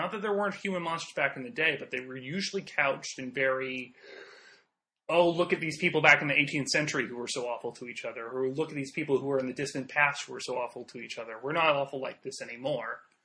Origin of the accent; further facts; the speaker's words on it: Iowa, United States; I have experiences growing up in Iowa with some friends of my parents